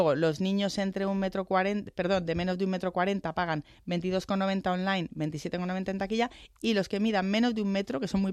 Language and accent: Spanish; Madrid, Community of Madrid, Spain; los que somos de Madrid.